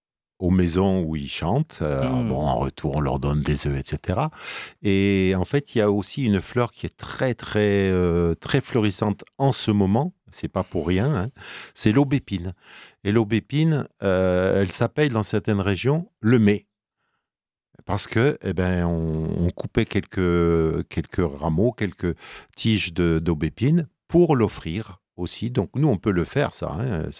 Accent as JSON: {"language": "French", "region": "Corsica", "country": "France", "said": "Moi, je suis corse, alors fais attention."}